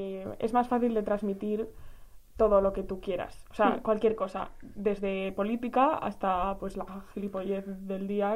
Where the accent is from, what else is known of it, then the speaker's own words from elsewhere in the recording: Spain; y los españoles en plan, pobres nada, o sea, queríamos cero puntos.